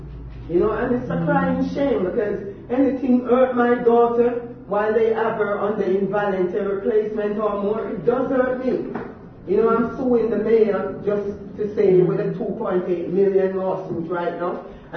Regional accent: Kingston, Jamaica; I'm from Jamaica, West Indies, I must say, you know, Kingston One

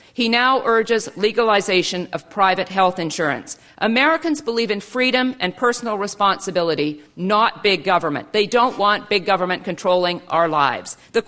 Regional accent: Canada; As a Canadian, I watched firsthand the promise of free health care

